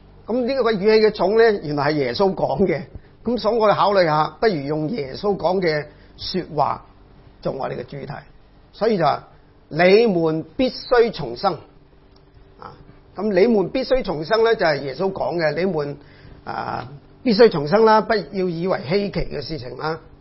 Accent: Guangdong, China; 就是我们广东人说得个吉，一场空，什么都没有的

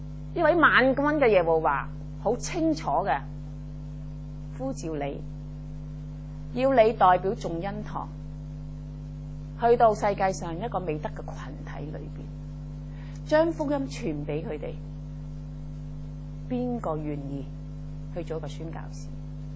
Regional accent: Hong Kong; 如果今天我们香港人的成本效益呢值不值得呢？

